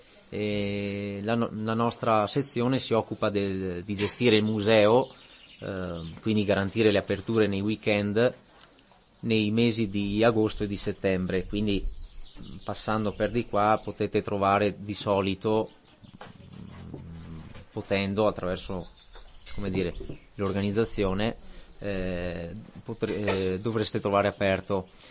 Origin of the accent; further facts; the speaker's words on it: Limana, Veneto, Italy; Io sono di Limana, quindi volevo fare qualcosa che riguardasse il bellunese